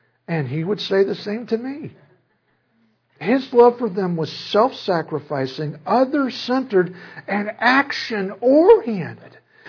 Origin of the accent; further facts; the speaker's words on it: Midwest, United States; Now, I don't have any trouble with that as a Midwesterner.